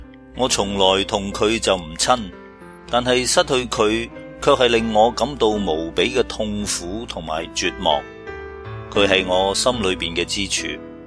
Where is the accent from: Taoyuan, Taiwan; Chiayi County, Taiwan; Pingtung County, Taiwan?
Taoyuan, Taiwan; Fuxing; born there; 我出生在台湾桃源县福兴乡的原住民部落，父亲是中国大陆河南省人，1949年随军队来台湾，在福兴乡服役的时候认识了我的母亲。